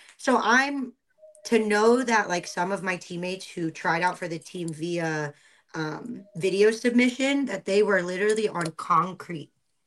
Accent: Philippines; the Philippines, we were colonized by the Spanish, but then have a lot of American influence because we are an American territory, right?

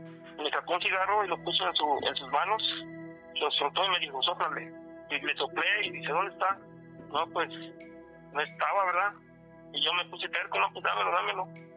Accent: Morelos, Mexico; yo tengo 45 años. Cuando tenía 20 años estaba yo trabajando, ¿va? Soy de Morelos, ¿verdad? Del estado de Morelos, y nos fuimos a trabajar allá a Tuxtla Gutiérrez, Chiapas.

